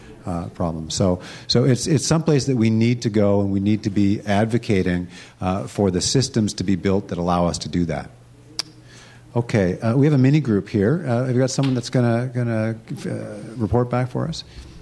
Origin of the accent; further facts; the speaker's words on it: Canada; I can't believe that I'm a Canadian and I've been up here talking pretty much all day